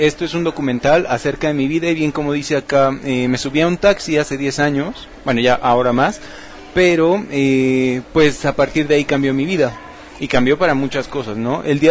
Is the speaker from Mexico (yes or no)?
yes; Mexico; él es un extranjero que está en México, está en mi país, y yo tengo la necesidad de hablar.